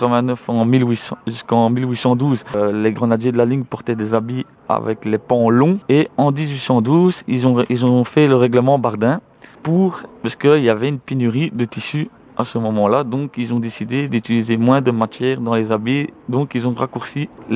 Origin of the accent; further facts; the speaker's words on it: Belgium; Chez nous en Belgique, on a aussi le folklore